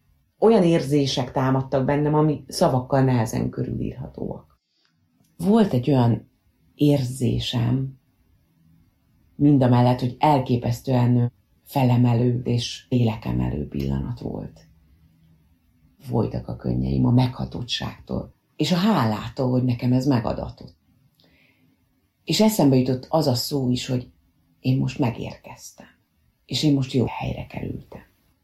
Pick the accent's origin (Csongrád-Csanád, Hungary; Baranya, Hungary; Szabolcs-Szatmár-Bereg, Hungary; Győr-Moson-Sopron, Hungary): Győr-Moson-Sopron, Hungary; Mosonmagyaróvár; moved away as an adult; now in Budapest, Hungary; Mosonmagyaróvár a szülővárosom, és ugye én itt éltem 18 éves koromig, utána kerültem el a tanulmányaim okán a fővárosba, de ugye a szüleim ott éltek, nekem az volt a haza, én oda jártam haza.